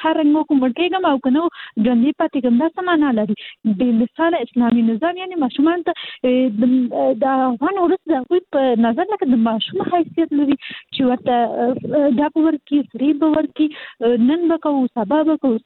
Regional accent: Kabul, Afghanistan; زه حاصل د کابل يم

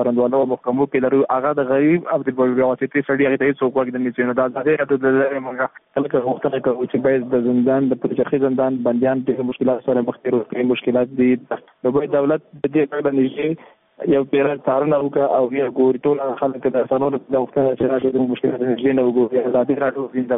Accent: Afghanistan; موږ هم د افغانستان بچیان یو

